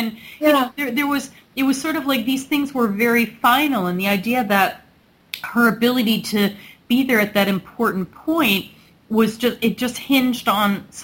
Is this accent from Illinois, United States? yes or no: yes; Chicago, Illinois, United States; now in Nashville, United States; I grew up in Chicago, and I moved down to Nashville for various reasons, and I'm very happy here